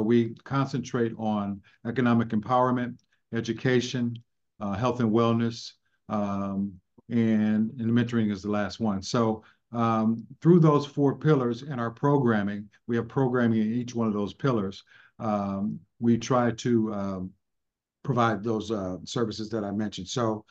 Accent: East Cleveland, Ohio, United States; So I was raised in East Cleveland, and it was a great, people hear East Cleveland and they want to, immediately think of negative thoughts, but when I was growing up there, East Cleveland was a wonderful place to live.

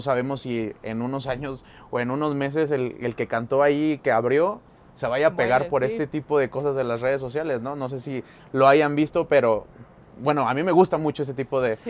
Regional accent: Saltillo, Coahuila, Mexico; now in Mexico City, Mexico; yo soy de allá de Saltillo

